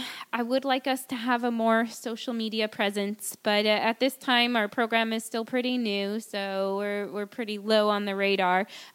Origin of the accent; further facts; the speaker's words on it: Pennsylvania, United States; Now I grew up in Pennsylvania, so a nice Yingling, cold Yingling